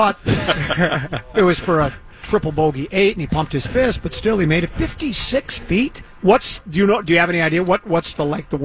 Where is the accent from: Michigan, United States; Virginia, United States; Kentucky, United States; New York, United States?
Michigan, United States; Detroit; born there; Matter of fact, I was born in Detroit. You know how we learned to count in Detroit?